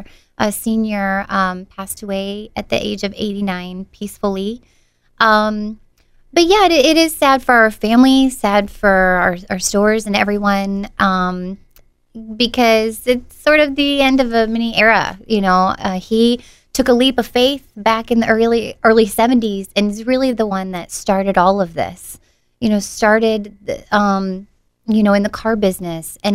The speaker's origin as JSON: {"language": "English", "town": "Peoria", "region": "Illinois", "country": "United States", "tie": "born or raised there", "said": "I grew up here in Peoria."}